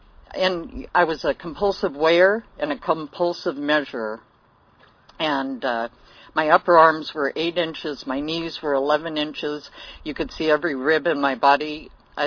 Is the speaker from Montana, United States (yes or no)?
no; Hollywood, California, United States; born there; To give you some background, I was born in Hollywood.